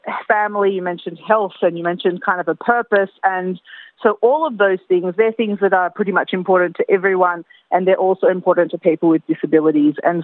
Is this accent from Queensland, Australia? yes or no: yes; Gold Coast, Queensland, Australia; also born or lived in Israel; now in Melbourne, Australia; I was actually born in Israel, but I've been living in Australia since I was about one. So I grew up on the Gold Coast in Queensland, and I've been in Melbourne now for about 10 years.